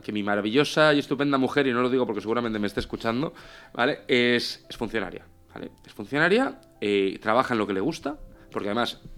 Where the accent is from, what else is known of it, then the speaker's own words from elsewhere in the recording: Valencia, Valencian Community, Spain; Yo soy muy valenciano, es decir, y no díscolo ni tal, me encanta mi ciudad, me encanta mi gente, me encanta mi cultura